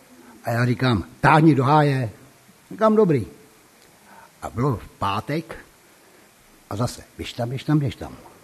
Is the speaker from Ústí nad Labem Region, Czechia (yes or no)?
yes; Litoměřice, Ústí nad Labem Region, Czechia; Já pocházím z Litoměřic, jsou to severní Čechy, pokud to někdo zná, neboli za Německa Sudety.